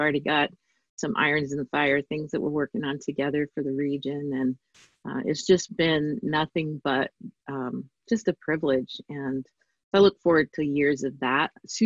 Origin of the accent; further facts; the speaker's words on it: Alaska, United States; also born or lived in Oregon / Minneapolis; I grew up in Alaska. And went to college in Oregon and met Michael, and we were married in 1986.